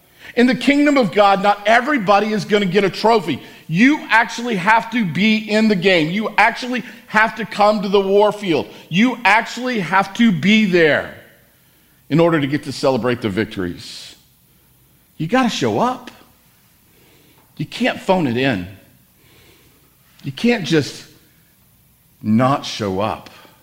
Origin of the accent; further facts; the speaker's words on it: El Paso, Texas, United States; This was my story growing up in El Paso.